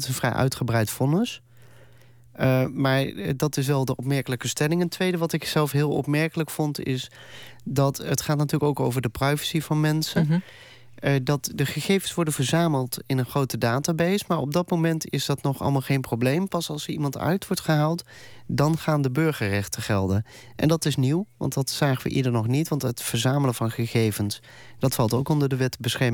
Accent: Netherlands; want in de Verenigde Staten heb ik als Nederlander die op Nederlandse bodem is geen enkele rechtspositie.

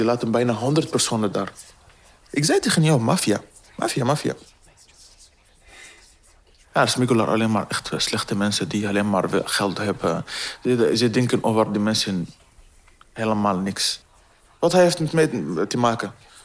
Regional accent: Syria; Dutch is a second language; moved away; Maar ik ben van Syrië gevlucht om niet andere plek dat te zien eigenlijk.

